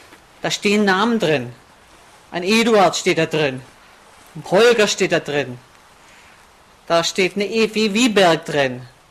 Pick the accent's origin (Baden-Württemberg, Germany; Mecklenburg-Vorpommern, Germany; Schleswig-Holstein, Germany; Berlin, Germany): Baden-Württemberg, Germany; dass ich so aufwachsen durfte, aber das ist natürlich ein Grund, warum ich dann auch so stolz bin auf meine Heimat. Ich fühle mich als Schwabe. Ich bin stolz drauf.